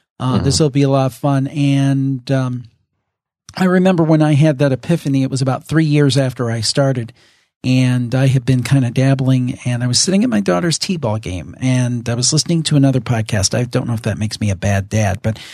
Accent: Ohio, United States; we both, totally coincidentally, we're from Northern Ohio here

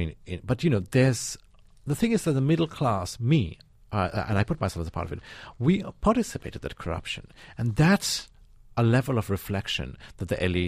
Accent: Shillong, Meghalaya, India; I grew up in Shillong.

